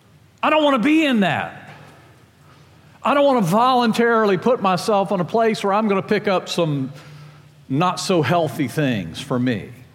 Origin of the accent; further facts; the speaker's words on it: Virginia, United States; I grew up in Tidewater, Virginia, Virginia Beach, Norfolk, Chesapeake, just, you know, like we got the Marines here. I was a Navy brat.